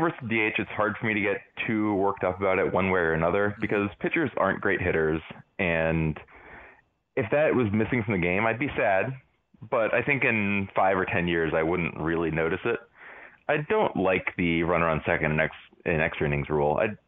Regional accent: Tennessee, United States; So my dad grew up in St. Louis, and I grew up in Tennessee, so they were just my natural team

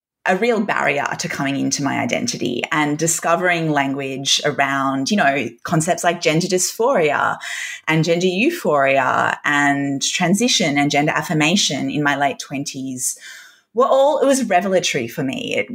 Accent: Newcastle, North East England, United Kingdom; I grew up in Newcastle in the 90s and the early 2000s.

